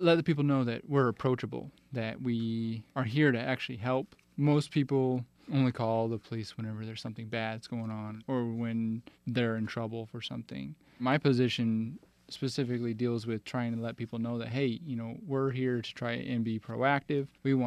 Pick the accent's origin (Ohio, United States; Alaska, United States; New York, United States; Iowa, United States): Alaska, United States; Anchorage; I'm from Anchorage. Born and raised. I've been there all except for probably about 5 years.